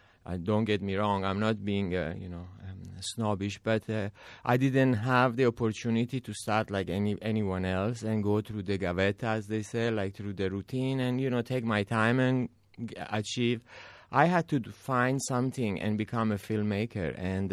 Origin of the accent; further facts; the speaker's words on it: Italy; I grew up in Italy, of course, it's a culture nation